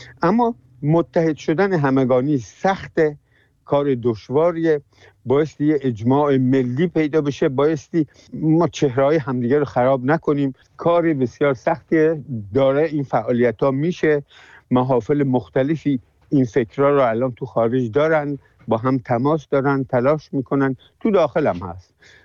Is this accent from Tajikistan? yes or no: no; Iran; به عنوان یه ملت بگیم ما ایرانی هستیم